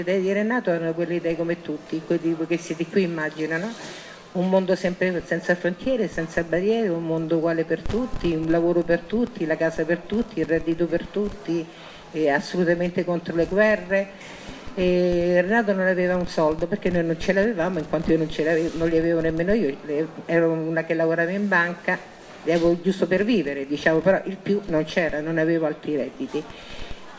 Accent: Lazio, Italy; Io sono nata a Piazza Tuscolo, quindi vengo da un quartiere ultra nero

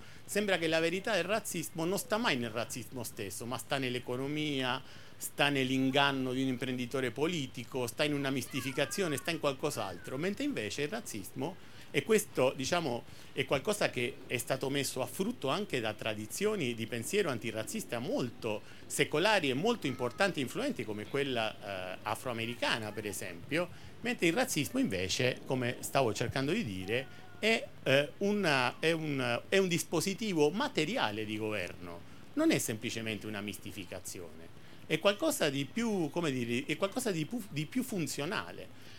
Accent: Argentina; io non sono italiano, sono argentino

